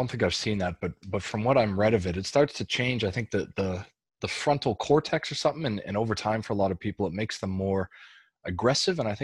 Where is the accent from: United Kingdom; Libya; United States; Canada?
Canada; So when I'm from Canada originally